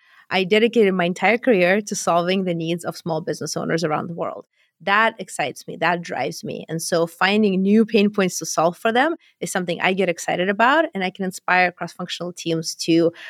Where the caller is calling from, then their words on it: San Jose, California, United States; I'm calling in from San Jose, California.